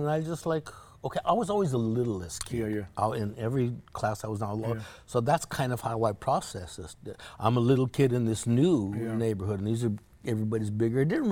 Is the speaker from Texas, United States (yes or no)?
no; Los Angeles, California, United States; Well, I was Mexican in a black neighborhood, so you know, yo Mexican, You know, I grew up in South Central LA when it was predominantly 90-some% black and the rest Latino